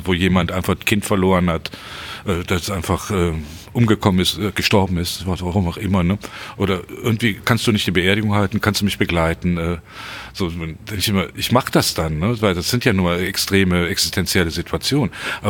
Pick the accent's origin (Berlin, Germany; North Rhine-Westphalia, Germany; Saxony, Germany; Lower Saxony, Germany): North Rhine-Westphalia, Germany; Cologne; also born or lived in Bonn; Ich bin Südstädter, also ich bin Kölner.